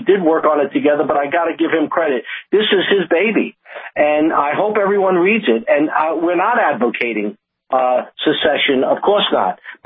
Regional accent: New York, United States; And I told them, I'm from New York.

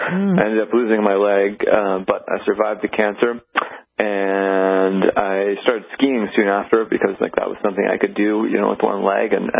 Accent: Virginia, United States; I took her to play golf on this like par 3 golf course near where I grew up in Virginia

